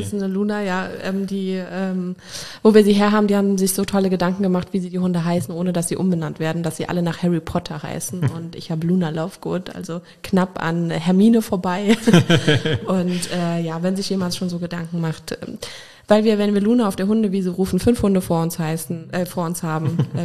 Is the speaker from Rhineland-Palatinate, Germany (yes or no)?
yes; Winningen, Rhineland-Palatinate, Germany; also born or lived in Brodenbach; Ich bin in Winningen zum Teil groß geworden, dann später in Prodenbach, also direkt am Wasser.